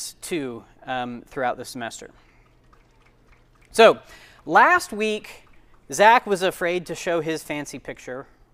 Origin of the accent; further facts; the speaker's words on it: Wichita, Kansas, United States; also born or lived in Ames, Iowa; now in Texas, United States; But I'm not from Texas. I was born in Ames, Iowa. I come from a Christian family, and so I kind of a typical Protestant, Midwestern American kind of background. When I was five, my family moved to Wichita, Kansas.